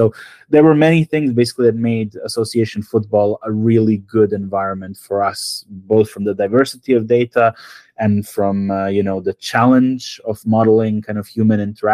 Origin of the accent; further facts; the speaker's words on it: Serbia; Yeah, I mean, I come from Serbia myself. We're also really crazy about football.